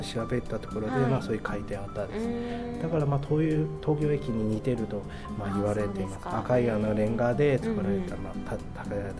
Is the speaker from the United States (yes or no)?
no; Shenyang, Liaoning, China; Japanese is a second language; now in Japan; 私の出身地は信陽で、東北地方一番大きな町です